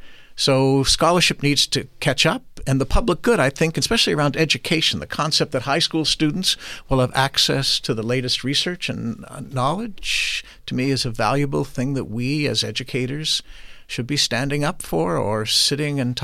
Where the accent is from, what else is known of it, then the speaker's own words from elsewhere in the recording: Canada; now in United States; I'm a guest in this country as a Canadian